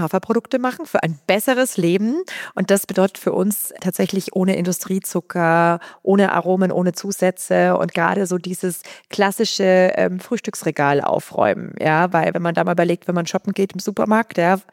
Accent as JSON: {"language": "German", "region": "Bavaria", "country": "Germany", "said": "Also ich komme aus Bayern, ich bin mit Brot und Brezen groß geworden, ja."}